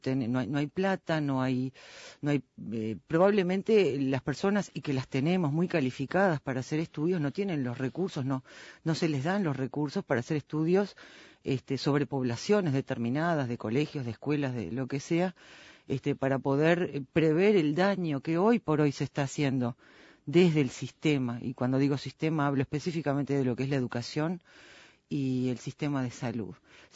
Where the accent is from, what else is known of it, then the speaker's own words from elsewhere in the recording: Montevideo, Uruguay; No, yo soy de Montevideo.